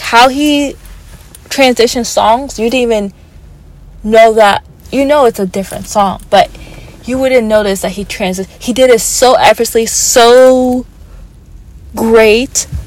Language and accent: English; Canada; he's going to my home country of Canada.